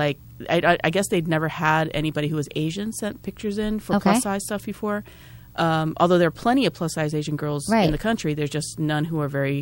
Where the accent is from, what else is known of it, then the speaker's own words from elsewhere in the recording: Japan; I'm originally from Japan. So I like come from like the land of hentai and tentacle porn.